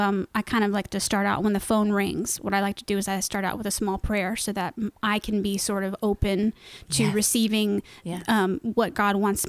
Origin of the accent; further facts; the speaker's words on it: Indianapolis, Indiana, United States; You know, it's a strange thing because I have lived in Broad Ripple my whole life.